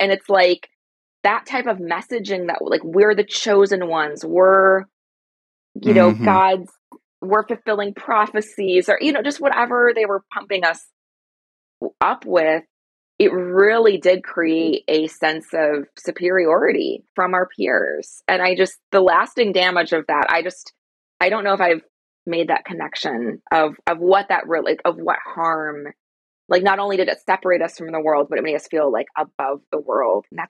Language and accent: English; Illinois, United States; I grew up outside of Chicago. My parents are from Iowa and moved to the city when my dad started working downtown, but you know, they stayed comfortably distance, a train ride away in the suburbs